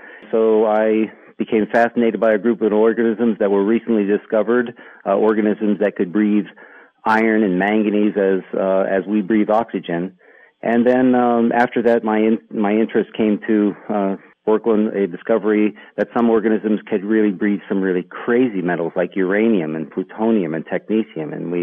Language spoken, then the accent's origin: English; Bethany, West Virginia, United States; And I was also lucky to have a small institute, a college, Bethany College, in my hometown of Bethany, West Virginia